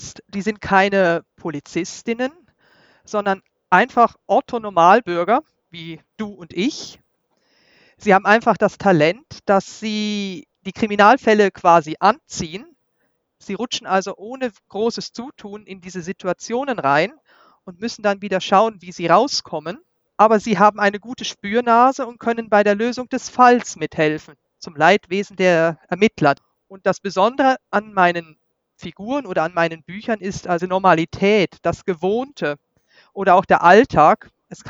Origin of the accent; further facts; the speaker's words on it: Sprockhövel, North Rhine-Westphalia, Germany; also born or lived in Wuppertal / Celle; now in Switzerland; ich bin ja in Wuppertal geboren, in Sprockhövel aufgewachsen. Und dann ging ja dann hinterher schon die Reiserei